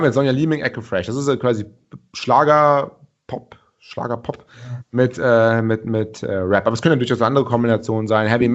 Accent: Cologne, North Rhine-Westphalia, Germany; ich bin ja Kölner

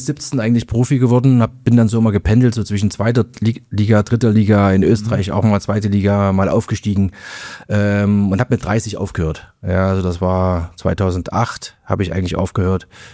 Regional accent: Zwickau, Saxony, Germany; born there; Ich war mit 15, ich bin in Zwickau geboren.

